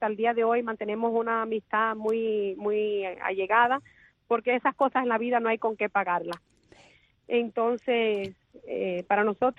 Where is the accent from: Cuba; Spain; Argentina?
Cuba; moved away; Nosotros cuando llegamos de Cuba nos acogió una familia que había sido preso político con mi papá.